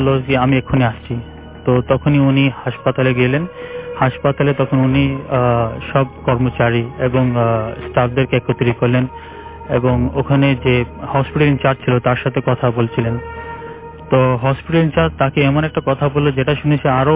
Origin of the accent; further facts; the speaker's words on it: Uttara, Dhaka Division, Bangladesh; উত্তরা থেকে এসেছি